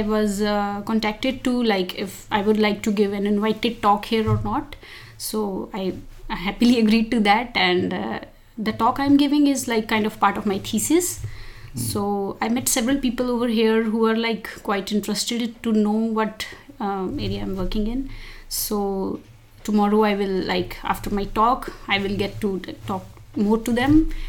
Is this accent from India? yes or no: yes; India; Actually, I'm from India